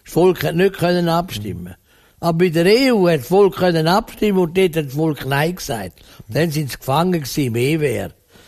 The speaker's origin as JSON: {"language": "German", "region": "Zurich", "country": "Switzerland", "said": "jetzt muss ich als Zürcher so"}